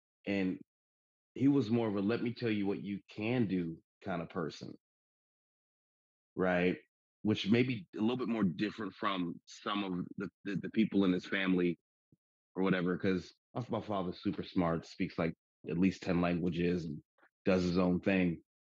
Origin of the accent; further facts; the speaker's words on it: Pittsburgh, Pennsylvania, United States; And I live in, you know, I'm from Pittsburgh. And so being a confident brother in this town, it irritates the fuck out of people